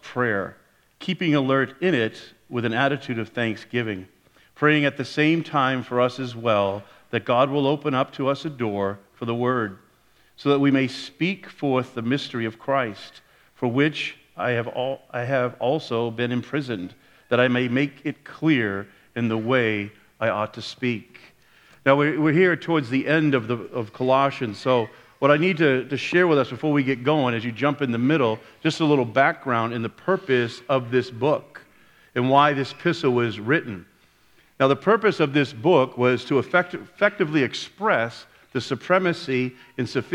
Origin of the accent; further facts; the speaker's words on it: Boston, Massachusetts, United States; I'm from the East Coast, you know, from Boston area, so I had such a hard time pronouncing Hebrew because everything had an R in it.